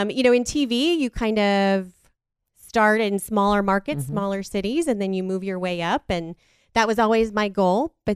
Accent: Lakewood, Colorado, United States; Yeah, I grew up in Lakewood, Colorado. So I graduated from Green Mountain High School

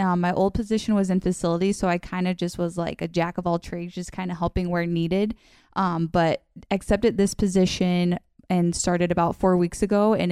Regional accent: Le Mars, Iowa, United States; So growing up in Lamars, I mean, it's just the best because it's got that hometown feel

